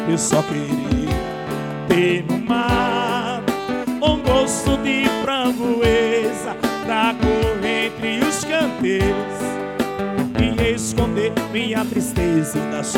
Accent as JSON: {"language": "Portuguese", "town": "Retirolândia", "region": "Bahia", "country": "Brazil", "tie": "born or raised there", "lives_now": "Santa Luz, Brazil", "said": "eu sou de Santa Luz, naturalizado, mas natural de Retirolândia."}